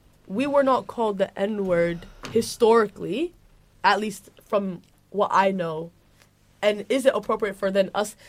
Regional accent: Somalia; So, Somali people, obviously, our country is on East Africa. We are from African descent.

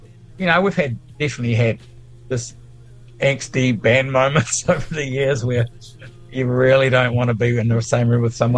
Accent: Dunedin, Otago, New Zealand; born there; in Dunedin, so I've got a real affinity with Dunedin.

